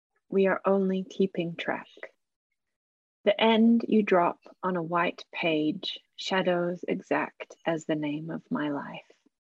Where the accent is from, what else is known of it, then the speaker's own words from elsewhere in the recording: New Zealand; now in Melbourne, Australia; I'm from Aotearoa and so-called Australia, and recording this on the Wurundjeri country of the Kulin Nation in Nam in Melbourne.